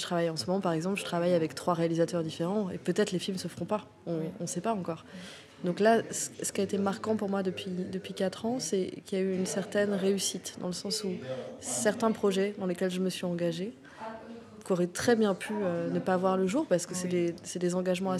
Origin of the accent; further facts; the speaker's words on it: Nantes, Pays de la Loire, France; Alors, je suis arrivée à Nantes tout de suite. Mes parents étaient déjà installés à Nantes, donc je suis pas née à Nantes techniquement, mais voilà, je suis nantaise.